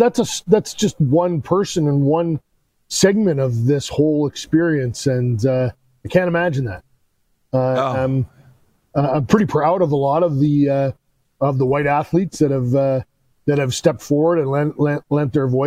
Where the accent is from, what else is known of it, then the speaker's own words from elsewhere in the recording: Canada; now in United States; I live in the United States. I am Canadian.